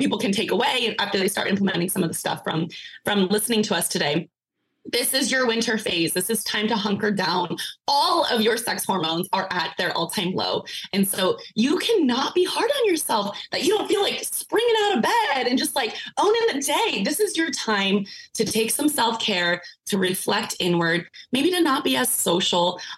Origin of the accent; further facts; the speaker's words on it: Arizona, United States; now in San Diego, United States; Yes, I live in San Diego and I was raised in Arizona. So I don't know seasons at all.